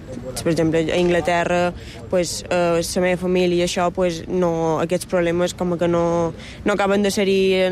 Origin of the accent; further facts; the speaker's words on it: Lloret, Balearic Islands, Spain; now in Sineu, Spain; jo soc de Lloret, però visc a Sineu. I ara pues, me n'he anat a un pis d'alquiler